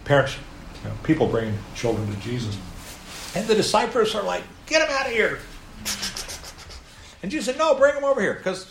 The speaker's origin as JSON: {"language": "English", "country": "United States", "said": "By the way, I'm an American."}